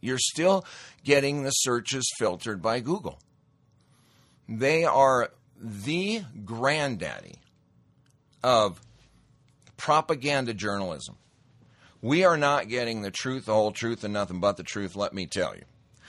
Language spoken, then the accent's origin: English; Montana, United States; years back when I grew up in Montana, I was a redneck. I was a kind of a tough, athletic redneck.